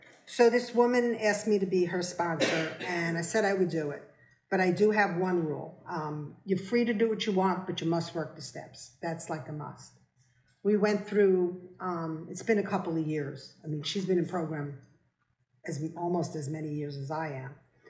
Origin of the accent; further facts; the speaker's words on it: New York, United States; accent: New York; now in North Carolina, United States; And I knew I had just moved down to North Carolina from New York, if anybody can tell by my accent.